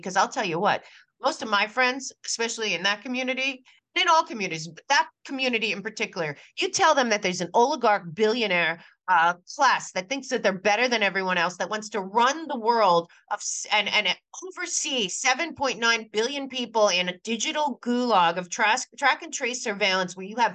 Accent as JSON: {"language": "English", "town": "New York City", "region": "New York", "country": "United States", "tie": "born or raised there", "said": "First of all, I grew up in New York City."}